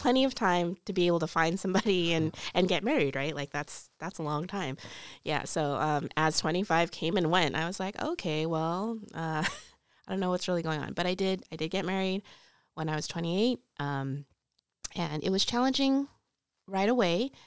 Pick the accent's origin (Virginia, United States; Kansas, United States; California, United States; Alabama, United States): California, United States; moved away as an adult; now in Ohio, United States; I grew up in California, lived here pretty much my whole life, and then he got into a law school in Ohio.